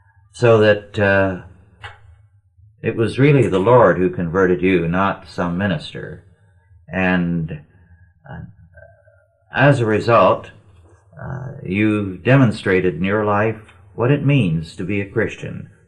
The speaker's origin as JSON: {"language": "English", "town": "Kingsburg", "region": "California", "country": "United States", "tie": "born or raised there", "said": "she also has a home in my hometown, Kingsburg, California."}